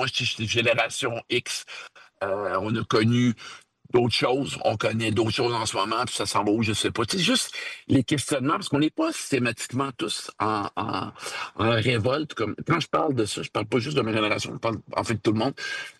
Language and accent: French; Quebec, Canada; J'ai toujours dit aux gens que je suis Québécois